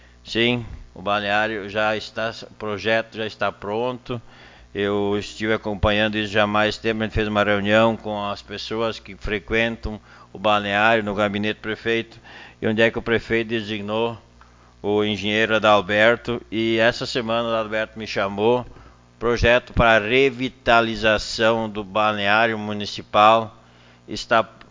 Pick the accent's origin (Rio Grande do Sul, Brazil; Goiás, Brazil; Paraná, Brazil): Rio Grande do Sul, Brazil; Arroio do Meio; nós somos de Arroio do Meio.